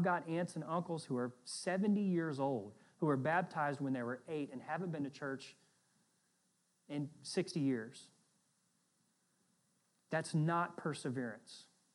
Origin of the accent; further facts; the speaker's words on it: Southern United States, United States; accent: Southern; You know, I grew up in the South. I'm slowly shedding my Southern accent a little bit, I think.